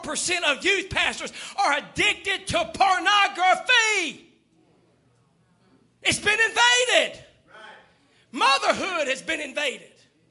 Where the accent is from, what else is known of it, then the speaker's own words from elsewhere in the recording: Mississippi, United States; now in Louisiana, United States; And I'm from Mississippi. Don't hold that against me. I said I'm from there. I'm not there anymore. That's a great place to be from. Now I'm in Louisiana.